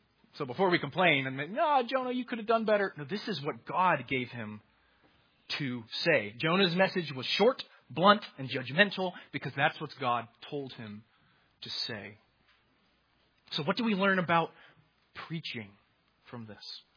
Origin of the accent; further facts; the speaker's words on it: Charleston, South Carolina, United States; I grew up in Charleston, and I came to Anderson for school.